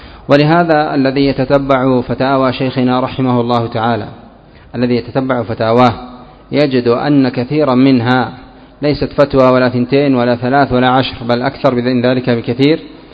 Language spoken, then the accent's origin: Arabic; Yemen; قات الهرري والقات المدري إيش، هكذا عندنا في اليمن يقولون له القط الشامي.